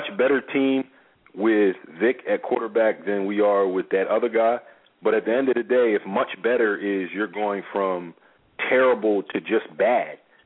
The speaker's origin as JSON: {"language": "English", "town": "Philadelphia", "region": "Pennsylvania", "country": "United States", "lives_now": "Washington, United States", "said": "we're Philadelphian transplants to the Washington, D.C. area"}